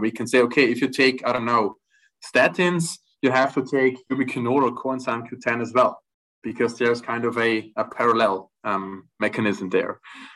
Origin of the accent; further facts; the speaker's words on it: Austria; I'm not from Vienna, but from the western side of Austria. It's like countryside. So I'm living next to forest, actually.